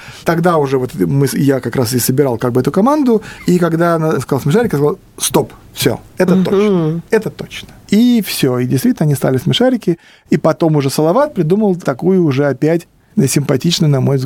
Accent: Moscow, Russia; ко мне в Москву, они же питерцы, а я москвич.

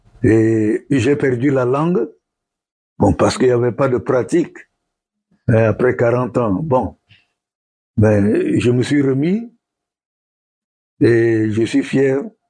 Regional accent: Russia; French is a second language; moi-même, je suis russe. J'ai fait mes études ici de 1975 à 1980. Je suis parti de là il y a 40 quelques années.

